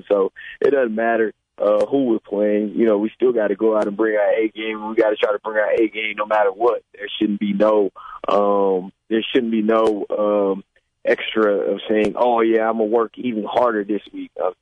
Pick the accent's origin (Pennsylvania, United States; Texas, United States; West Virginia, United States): Texas, United States; because I grew up in Texas, so cost of living there is very cheap.